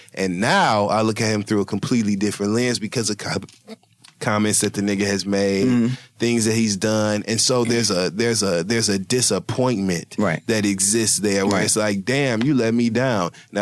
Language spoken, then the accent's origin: English; Michigan, United States; Like, I grew up in Michigan.